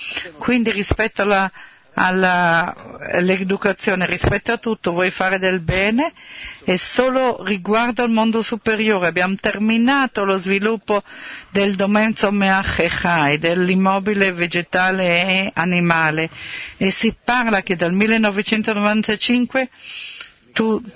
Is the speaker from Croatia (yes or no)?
no; Canada; Io vengo dal Canada e sono ospite qua.